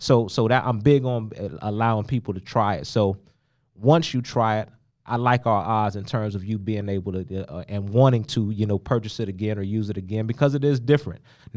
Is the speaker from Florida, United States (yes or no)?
yes; Hollywood, Florida, United States; also born or lived in Miami; Me personally, I grew up down in South Florida, Hollywood and Miami. You don't think of barbecue when you think South Florida.